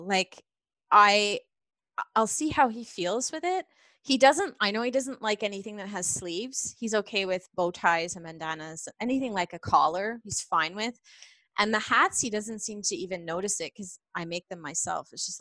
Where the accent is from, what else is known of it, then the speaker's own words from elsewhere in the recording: Canada; Like for me, I'm Canadian, right?